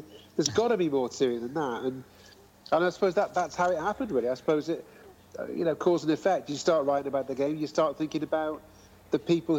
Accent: Wales, United Kingdom; I was kind of growing up in North Wales around about the time that Liverpool were doing all that stuff and succeeding in the way that they did in the late 70s, early 80s.

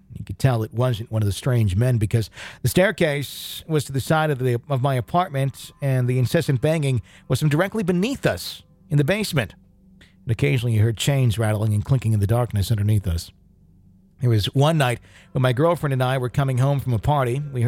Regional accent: Colorado, United States; born there; also born or lived in Illinois, United States; I was born in Colorado, but I lived in Illinois for about 7 years.

